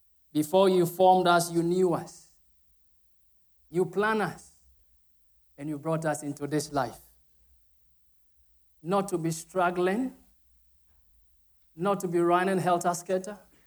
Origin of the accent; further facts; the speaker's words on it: Ghana; English is a second language; I'm not English, I'm a Ghanaian, but I try to speak English.